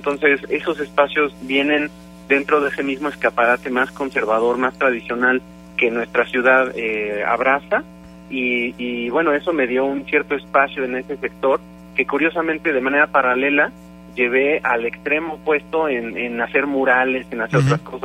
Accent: Querétaro, Mexico; now in Mexico City, Mexico; Yo soy queretano, nací en la ciudad de Querétaro ya hace 37 años, de los cuales la mayoría los había vivido aquí en la ciudad. Ahorita estoy de visita, pero me acabo de ir a vivir hace un par a la Ciudad de México.

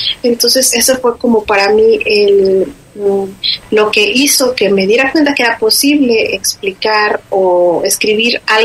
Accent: Mexico; Y como cultura, como mexicanos, no tenemos esta cultura de escribir, por ejemplo, un diario, ¿no?

